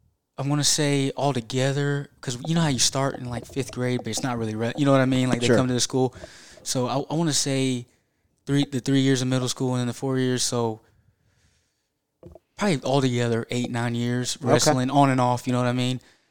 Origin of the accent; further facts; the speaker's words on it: Jeffersonville, United States; Yeah, so, I grew up in Jeffersonville.